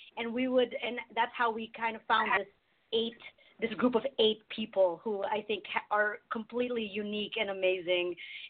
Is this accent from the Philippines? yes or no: yes; Philippines; and I, as a Filipino woman, one of my pet peeves is somebody, like, race-splaining my food.